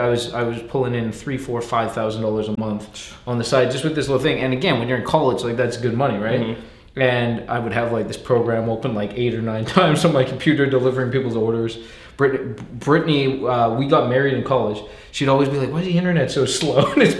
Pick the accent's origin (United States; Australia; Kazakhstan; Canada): Canada; Winnipeg, Manitoba; Yeah, born and raised in Winnipeg, Canada.